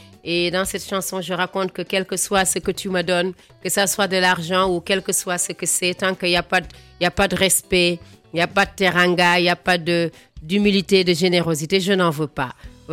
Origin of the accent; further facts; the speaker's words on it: Senegal; je suis une vraie Sénégalaise qui aime mon pays.